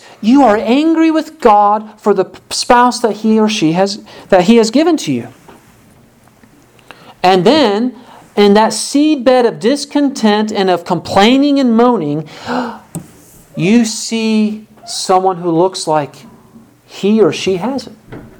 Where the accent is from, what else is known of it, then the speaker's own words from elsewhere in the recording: Illinois, United States; Growing up in Illinois, that was one of my tasks every year, was to go out and spray the thistles.